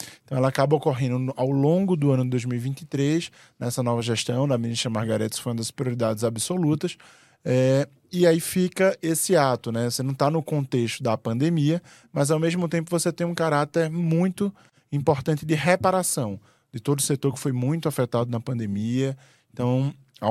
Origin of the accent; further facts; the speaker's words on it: Pernambuco, Brazil; now in Distrito Federal, Brazil; sou pernambucano, moro aqui no Distrito Federal há 9 anos, vai fazer agora.